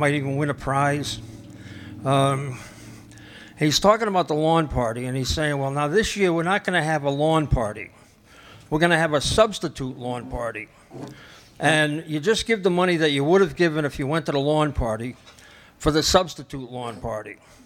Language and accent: English; Worcester, Massachusetts, United States; I come from Worcester, Massachusetts, which is, oh my word. You're not going to like me now. Worcester is in the middle of Massachusetts. It's a gritty little factory town, which makes Bridgeport look like Greenwich. We were a Catholic household